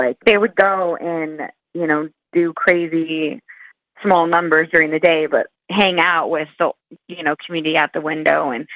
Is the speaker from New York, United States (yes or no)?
no; Salem, Oregon, United States; all of Oregon was taken up for franchising, and that's where he and I are from. I'm from Salem.